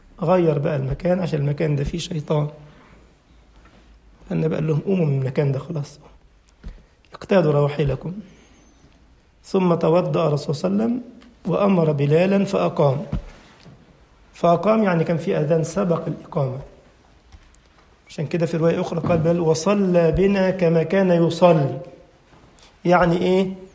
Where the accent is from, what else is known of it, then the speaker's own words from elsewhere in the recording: Egypt; احنا عندنا في مصر اللغه الدارجه كده بننطق القاف الف